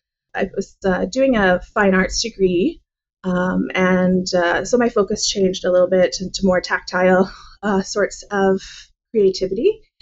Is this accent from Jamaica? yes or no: no; Saskatoon, Saskatchewan, Canada; I am from Canada, a little city called Saskatoon in a province called Saskatchewan. Yeah, as we said before, it's right smack dab in Canada, right in the middle, the rectangular shaped one, if you look at a map of Canada. Very flat